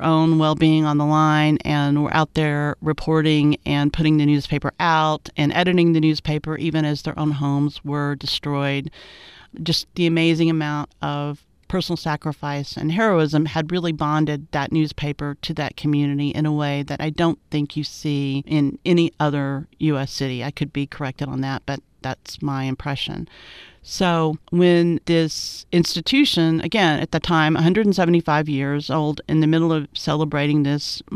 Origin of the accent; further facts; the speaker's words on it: Huntsville, Alabama, United States; moved away as an adult; I grew up in Huntsville, Alabama. I left there when I graduated high school, and I've not spent any extensive time back there.